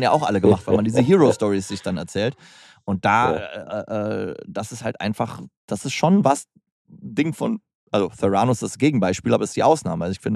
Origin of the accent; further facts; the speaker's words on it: Hürth, North Rhine-Westphalia, Germany; born there; weil ich bin in Hürth geboren